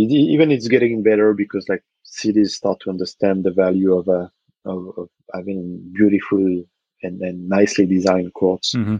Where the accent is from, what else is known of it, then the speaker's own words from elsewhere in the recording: Nantes, Pays de la Loire, France; I was working in a basketball store in my hometown, mm-hmm. Nantes, on the west coast of France.